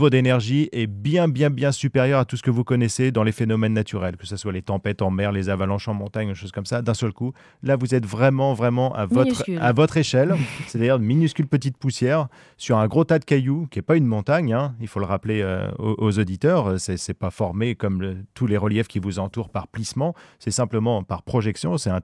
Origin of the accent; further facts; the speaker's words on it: Normandy, France; born there; En fait, je suis né en Normandie, dans le Pays d'Auge, à côté d'un gisement de fossiles